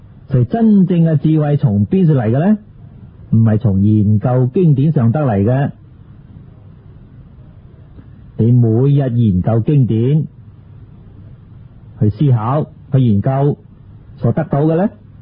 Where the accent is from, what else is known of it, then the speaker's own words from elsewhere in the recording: China; 我们中国人有句俗语说，人不为己，天诛地灭。